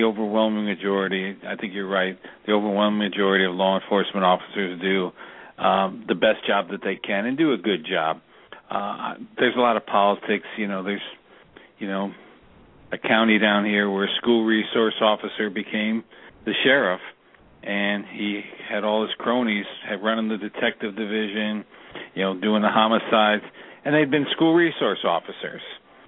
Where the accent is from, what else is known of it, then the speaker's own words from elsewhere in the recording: New York, United States; I grew up in right outside New York City, and kids, the Irish kids, the Italian kids, they grew up, they wanted to be cops.